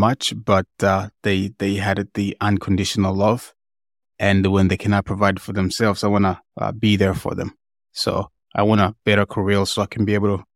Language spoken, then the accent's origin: English; Tanzania; I'm from East Africa, Tanzania.